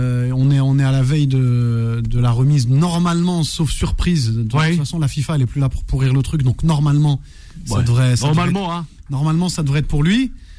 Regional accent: Lyon, Auvergne-Rhône-Alpes, France; je suis de Lyon, j'ai grandi à Lyon

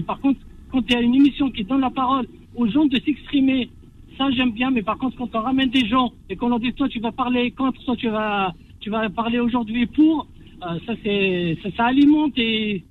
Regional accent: Kabylie, Algeria; accent: Kabyle; moi je pense que ça s'entend à mon accent, donc je suis kabyle

